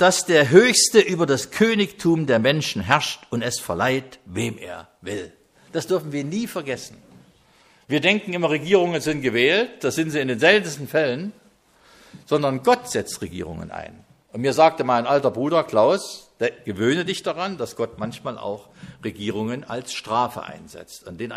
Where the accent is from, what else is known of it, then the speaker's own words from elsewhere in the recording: East Germany, Germany; Ich bin ja nur in der DDR groß geworden